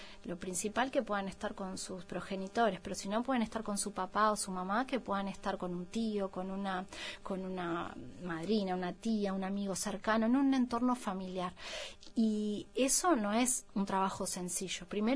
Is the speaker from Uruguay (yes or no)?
yes; Uruguay